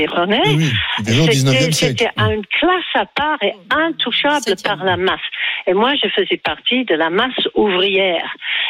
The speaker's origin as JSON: {"language": "French", "region": "England", "country": "United Kingdom", "second_language": "French", "moved": "yes", "lives_now": "France", "said": "Ben, je suis anglaise d'origine, mais en fait, la plupart de ma vie, je l'ai vécue en France."}